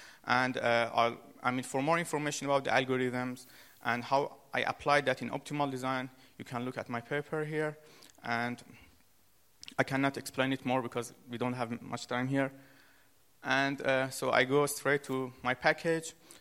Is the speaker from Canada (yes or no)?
no; Iran; now in Germany; I'm from Iran, but I'm studying in Germany, and I'm doing my PhD there.